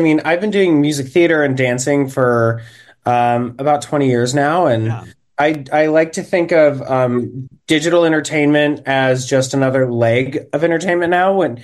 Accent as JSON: {"language": "English", "region": "Michigan", "country": "United States", "tie": "born or raised there", "moved": "as an adult", "said": "But I grew up in Michigan until I was about 19."}